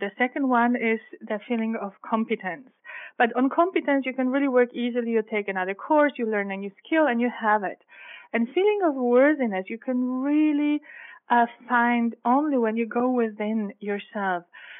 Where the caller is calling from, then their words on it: Austria; I'm calling from Austria in Europe, the sound of music land.